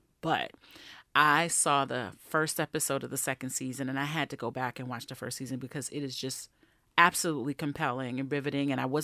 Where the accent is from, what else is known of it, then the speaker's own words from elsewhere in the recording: Brooklyn, New York, United States; I was one of those kids growing up in Brooklyn who would pass by Spike's production office every day